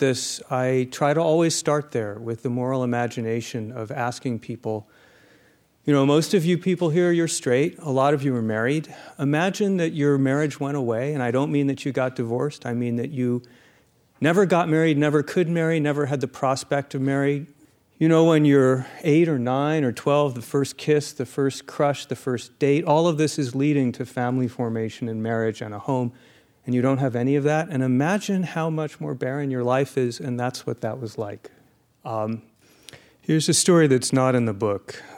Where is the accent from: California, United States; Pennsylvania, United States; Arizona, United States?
Arizona, United States; Phoenix; Phoenix, Arizona.